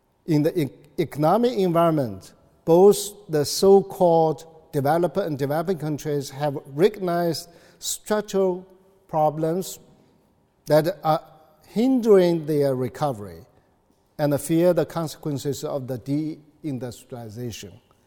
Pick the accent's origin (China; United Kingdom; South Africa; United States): China; English is a second language; Looking at my own personal experience in my home country, China, I have gained the firm conviction